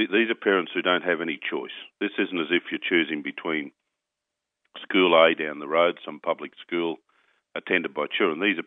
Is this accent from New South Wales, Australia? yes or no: no; Queensland, Australia; from my home state of Queensland